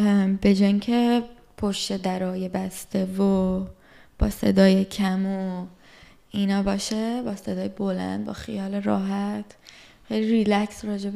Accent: Iran; مخصوصا بر ماها که تو ایران بودیم و بزرگ شدیم خب تو محدودیت بزرگ شدیم دیگه

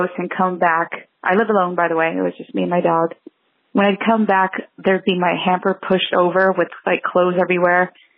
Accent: San Antonio, Texas, United States; I'm from San Antonio, Texas.

